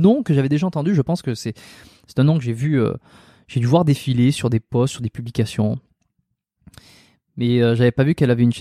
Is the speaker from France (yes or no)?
yes; France; now in Montreal, Canada; je suis un Français qui est expatrié à Montréal.